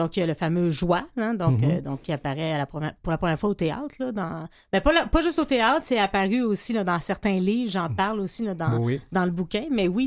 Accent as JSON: {"language": "French", "town": "Montreal", "region": "Quebec", "country": "Canada", "said": "C'est le Montréal où ma grand-mère a grandi, où ma mère a grandi. Donc, je suis montréalaise d'origine aussi."}